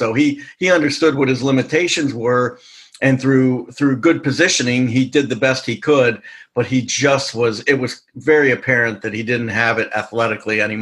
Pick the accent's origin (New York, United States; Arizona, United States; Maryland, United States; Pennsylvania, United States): Maryland, United States; Baltimore; I'm an author from Baltimore, Maryland